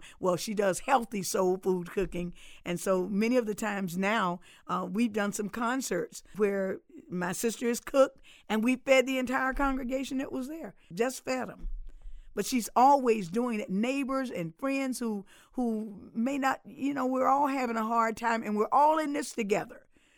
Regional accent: the South, United States; We grew up in the South, And so we've always heard Southern gospel, bluegrass, country music.

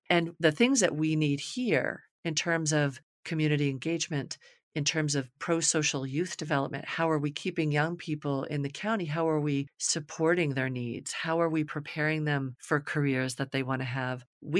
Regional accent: New York, United States; I grew up right on the Hudson River, in the Hudson River Valley.

